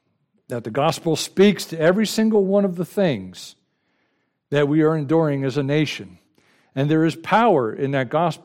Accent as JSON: {"language": "English", "region": "New Jersey", "country": "United States", "tie": "born or raised there", "said": "Growing up in New Jersey, please don't hold that against me, we came down every year to my grandmother's house in Florida"}